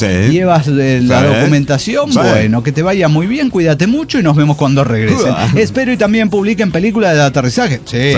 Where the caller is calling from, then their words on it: Ciudad Cuauhtémoc, Chihuahua, Mexico; Hola, ¿cómo están? Soy el … de Ciudad Cuauhtémoc.